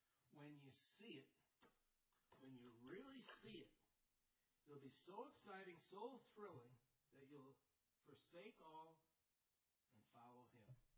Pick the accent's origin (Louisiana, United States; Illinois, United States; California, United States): Illinois, United States; Chicago; She's from Argentina. We're from Chicago.